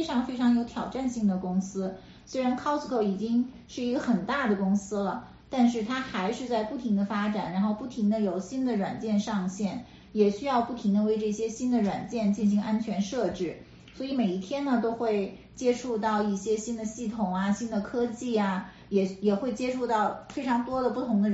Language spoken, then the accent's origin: Chinese; Beijing, China; 我是在北京长大的，北京是一个非常大的城市。